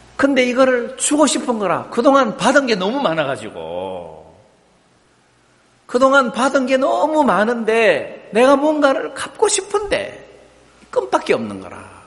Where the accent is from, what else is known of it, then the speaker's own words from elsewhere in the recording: Daegu, South Korea; accent: Gyeongsang; 저는 대구 경상도 사람이라 광주 가서 살면 이게 언어가 딱 표가 나잖아요. 저 경상도 사람이구나.